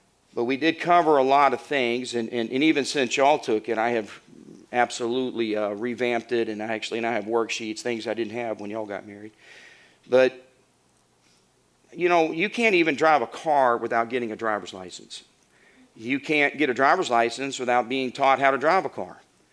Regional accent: Arkansas, United States; accent: Arkansas; My Arkansas accent just doesn't seem to have the impact that your British accent has.

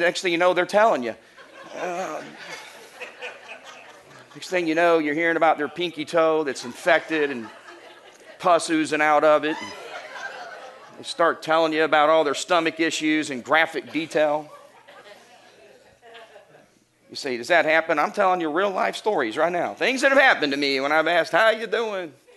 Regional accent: the South, United States; growing up in the South, the common greeting that we say to people is, how you doing?

